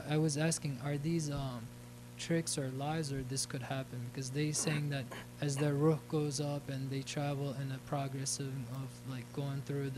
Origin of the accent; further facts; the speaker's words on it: Turkey; Also, in my I'm from Turkey, and also in my country